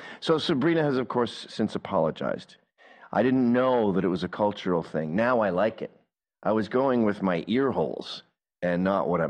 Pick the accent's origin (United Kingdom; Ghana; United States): United Kingdom; England; born there; also born or lived in China / Taiwan / Singapore / Australia; I've lived all over the world. China. I was born in England. My parents are Scottish. We used to go back there every year. Taiwan, Singapore, Australia. And I've been all over Europe.